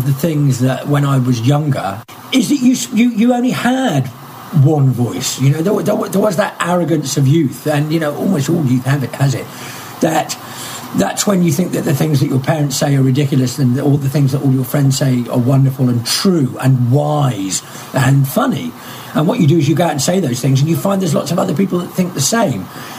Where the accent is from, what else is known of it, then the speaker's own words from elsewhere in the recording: England, United Kingdom; I am of that age that you know, bad, I don't know. I'm English, for one, and two, brought up in the last vestiges of punk.